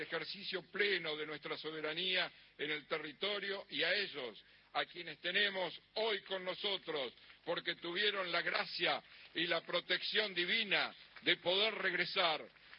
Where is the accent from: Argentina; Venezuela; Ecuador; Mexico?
Argentina; Aquí nos igualamos todos como argentinos